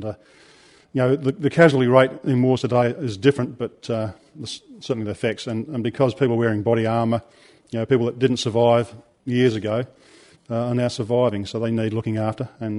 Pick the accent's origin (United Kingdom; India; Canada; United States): United Kingdom; England; So I come from England where there's a run of civil wars, and it's devastating.